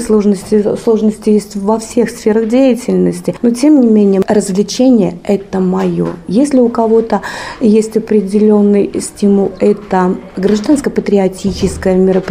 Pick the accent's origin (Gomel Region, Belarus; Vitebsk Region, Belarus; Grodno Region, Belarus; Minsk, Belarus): Vitebsk Region, Belarus; born there; now in Novopolotsk, Belarus; Родилась я в Лепельском районе, это моя малая родина, но когда я приехала в Новополоцк